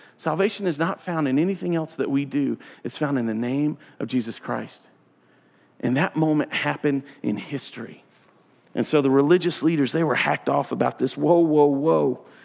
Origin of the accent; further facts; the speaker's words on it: Georgia, United States; Like, I grew up in South Georgia, right? Like, the county that I grew up